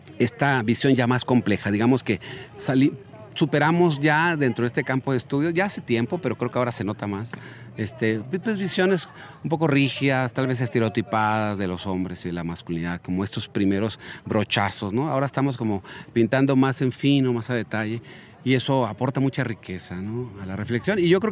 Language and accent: Spanish; Mexico; cómo llegamos a este punto como sociedad mexicana